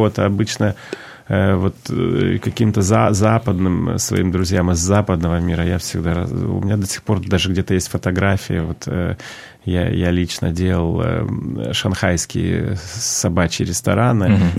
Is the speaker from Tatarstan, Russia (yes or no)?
no; Vladivostok, Primorsky Krai, Russia; подкупающее сейчас как раз остается в родной стране, даже в родном городе, скажем, вот то, что происходит там с Владивостоком